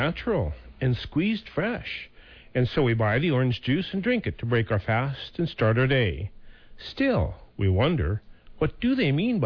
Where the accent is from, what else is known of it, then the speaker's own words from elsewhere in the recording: Montana, United States; I'm from Montana